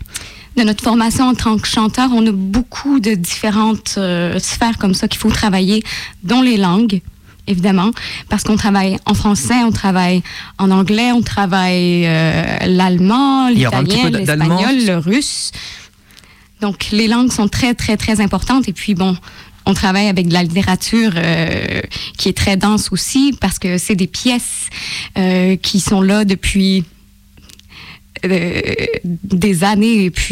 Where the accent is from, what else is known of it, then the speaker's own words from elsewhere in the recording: Quebec, Canada; accent: Québécois; Donc oui, mais je viens du Québec, du nord du Québec.